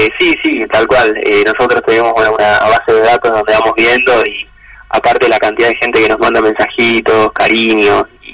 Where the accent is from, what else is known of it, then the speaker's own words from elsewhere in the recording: La Plata, Buenos Aires Province, Argentina; En La Plata.